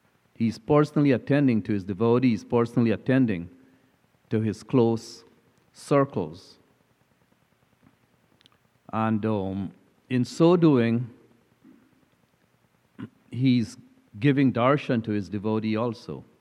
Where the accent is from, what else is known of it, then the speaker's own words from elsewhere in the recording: Guyana; I know when I was growing up in Guyana in those days, those things were also happening